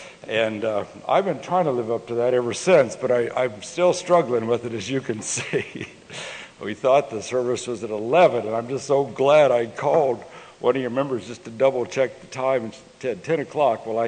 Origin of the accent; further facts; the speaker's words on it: Fort Lupton, Colorado, United States; And in my hometown of Fort Lupton, Colorado, I understand that you can light the water tap and it'll burn because there's methane gas coming out in my hometown.